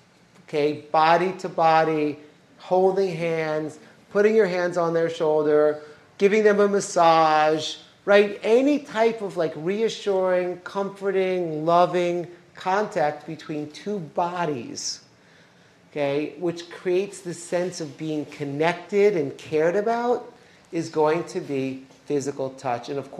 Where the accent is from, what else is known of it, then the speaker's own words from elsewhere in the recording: New York, United States; When I first got married, so my wife is from LA and I'm from New York.